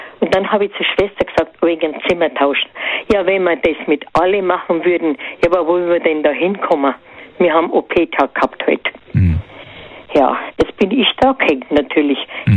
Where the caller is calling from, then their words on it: Ellwangen, Baden-Württemberg, Germany; Aus Ellwangen.